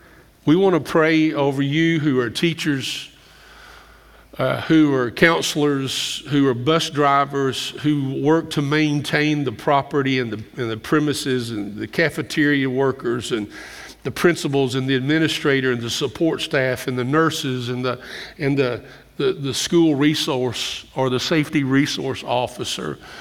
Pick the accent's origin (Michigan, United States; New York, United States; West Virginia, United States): West Virginia, United States; Summersville; There's a guy I grew up with in Summersville.